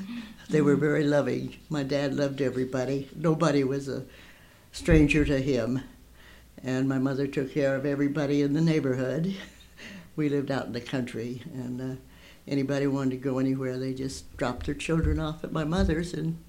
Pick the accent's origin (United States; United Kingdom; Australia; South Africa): United States; Fostoria, Ohio; born there; I was born in Fostoria, Ohio, on September 24, 1929.